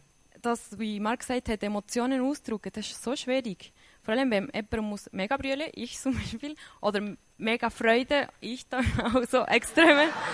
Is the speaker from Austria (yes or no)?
no; Switzerland; Heimweh, aber eher als Schweizer, wie geht mit dem um?